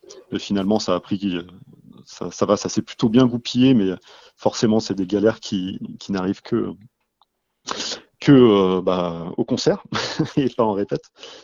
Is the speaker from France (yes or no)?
yes; Grenoble, Auvergne-Rhône-Alpes, France; je suis originaire de Grenoble.